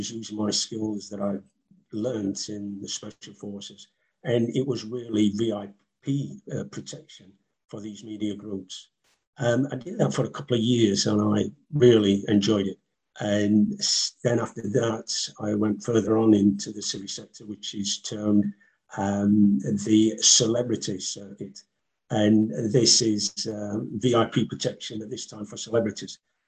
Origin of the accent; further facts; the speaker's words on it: Sheffield, Yorkshire and the Humber, United Kingdom; I come from Sheffield. I'm Sheffield born and bred, and I left school when I was 15.